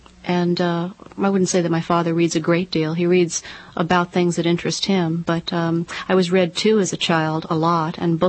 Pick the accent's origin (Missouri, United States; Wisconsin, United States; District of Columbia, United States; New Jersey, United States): District of Columbia, United States; Chevy Chase; It's simply untrue. Other side of the tracks.